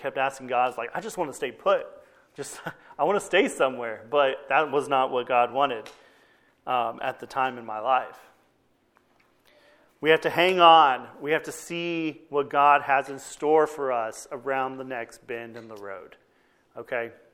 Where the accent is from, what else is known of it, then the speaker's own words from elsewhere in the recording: Texas, United States; before being immersed in that kind of culture growing up in Texas